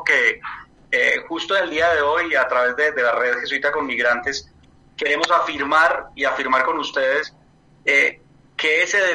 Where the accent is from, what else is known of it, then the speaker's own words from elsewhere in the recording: Manizales, Caldas, Colombia; desde una ciudad cafetera en Colombia, Manizales. Una ciudad, inclusive, nosotros como colombianos, como habitantes, como nacidos en esta ciudad, una ciudad que por mucho tiempo no tuvo mayor migración.